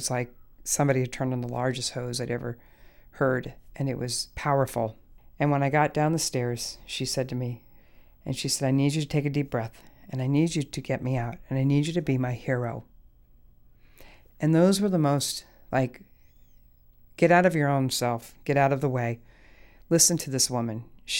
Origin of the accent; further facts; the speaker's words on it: the South, United States; But I grew up in the South where we had flash floods and raining and torrential downpours.